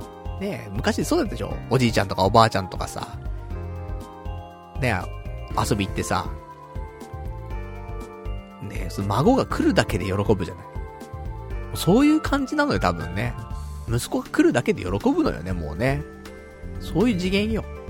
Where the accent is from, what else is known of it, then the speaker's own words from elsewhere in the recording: Saitama, Japan; まあ地元埼玉だからな